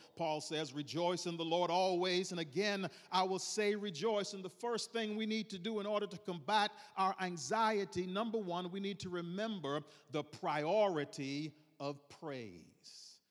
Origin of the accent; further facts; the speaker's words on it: Bahamas; I'm from the Bahamas originally, and I was there a couple of weeks ago.